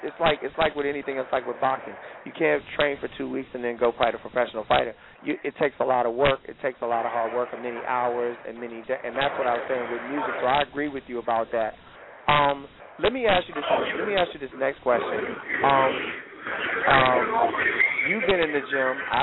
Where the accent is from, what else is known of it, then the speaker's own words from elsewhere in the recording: Detroit, Michigan, United States; I grew up born and raised in Detroit, and for me, you know, being across the street from Motown, you know, most of my life, my mother worked over there, I always saw it.